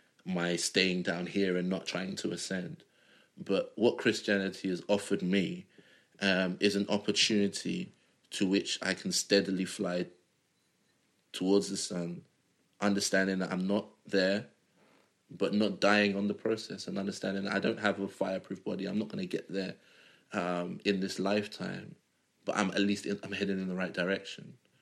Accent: Nigeria; If me and another Nigerian have an idea that requires us to travel around the world, I'm more likely to get my idea off the ground

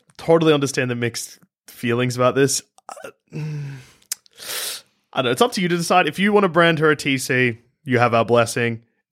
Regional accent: United States; As a non-Australian, I'm American.

